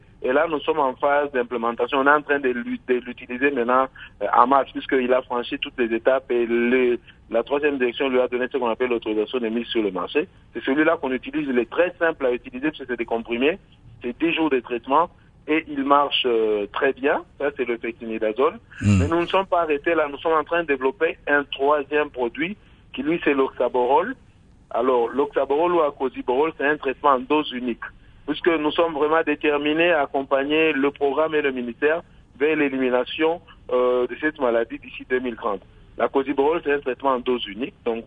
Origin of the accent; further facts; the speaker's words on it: DR Congo; C'est des essais qui sont passés ici chez nous en RDC